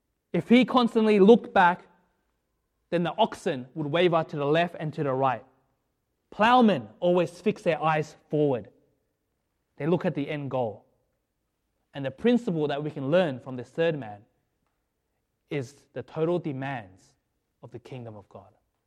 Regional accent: Melbourne, Victoria, Australia; now in United States; All that I know, all that I grew up with is in Australia.

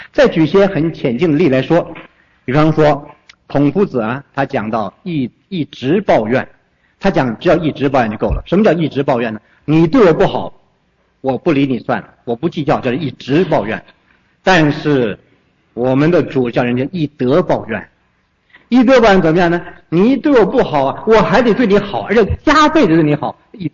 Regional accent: Northeast China, China; 我是东北人的，所以从小就9.18.9就印象深刻

